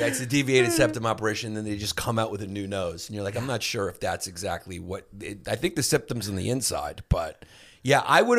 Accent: New York, United States; I'm from New York. I'm not LA. I'm not a liar yet.

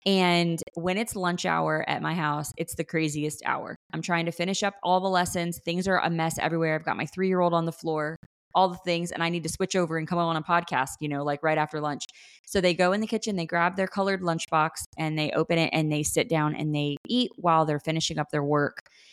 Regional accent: Florida, United States; So, so sad when it's like cloudy and rainy, because I grew up in Florida.

